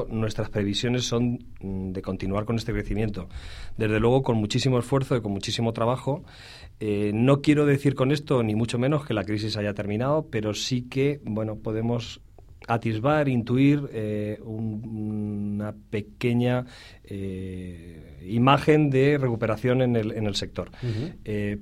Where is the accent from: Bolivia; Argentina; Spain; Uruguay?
Spain; Albacete, Castilla-La Mancha; Yo soy de Albacete, ¿eh?